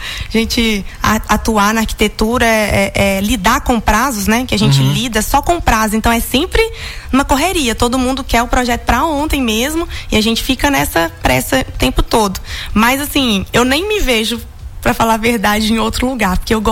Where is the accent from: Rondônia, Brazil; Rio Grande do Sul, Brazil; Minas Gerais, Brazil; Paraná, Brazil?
Minas Gerais, Brazil; Paraopeba; sou daqui de Paraopeba mesmo, e interior a gente usa referências, né? Então, eu sou filha da Adriana, da Papelaria Avenida, e do Rogério, da Industrial Machado.